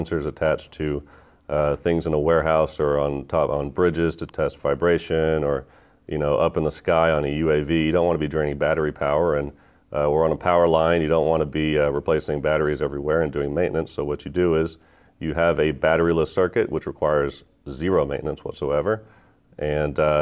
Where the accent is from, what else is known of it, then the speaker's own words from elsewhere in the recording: Texas, United States; Sure. Well, I grew up in Texas, kind of a big ego state, and I think very highly of myself.